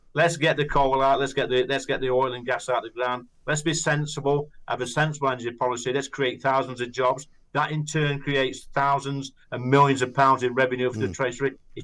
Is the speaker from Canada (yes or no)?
no; United Kingdom; You know, we're British.